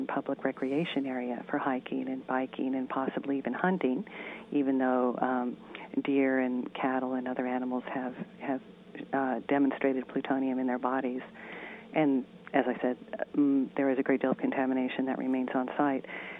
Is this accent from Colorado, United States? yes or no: yes; Arvada, Colorado, United States; I grew up in Arvada, Colorado. I grew up in suburbia. Nothing happened there.